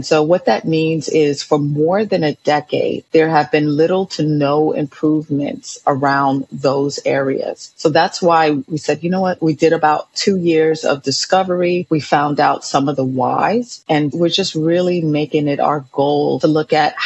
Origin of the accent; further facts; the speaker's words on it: New York City, New York, United States; growing up in New York City, one thing that you do have is access.